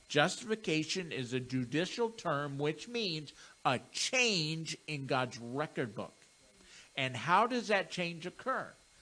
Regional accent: Wessington Springs, South Dakota, United States; born there; he's telling me that his wife knew my mom and dad when I was born back in Wessington Springs.

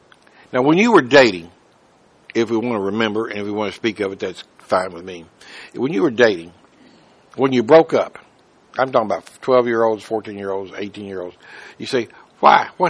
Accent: Scotland, United Kingdom; Aren't you Scottish? I'm Scottish.

